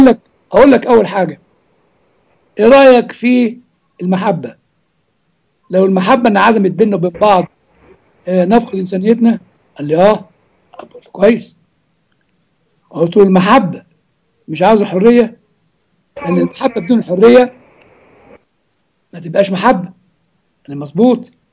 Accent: Egypt; قلت له يعني عندنا في مصر يقول لك ألطم ولا قطع هدومي

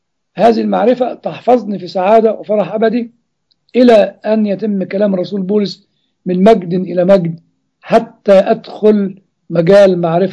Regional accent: Egypt

